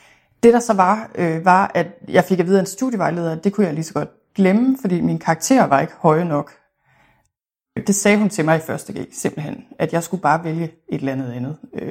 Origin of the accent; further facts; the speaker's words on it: North Denmark Region, Denmark; now in Bagsværd, Denmark; Altså, jeg er jo født og opvokset i Thy, kan jeg måske starte med at sige, som ligger i Nordvestjylland.